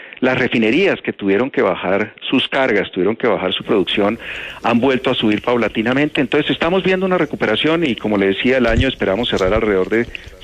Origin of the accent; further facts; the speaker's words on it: Colombia; Julio, le contesto también como colombiano